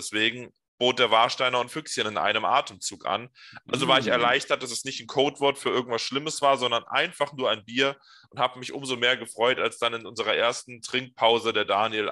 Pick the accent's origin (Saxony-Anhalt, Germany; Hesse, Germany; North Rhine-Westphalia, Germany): Hesse, Germany; ich komme aus dem Hessischen, aus dem Rhein-Main-Gebiet, habe mit Düsseldorf nichts zu tun.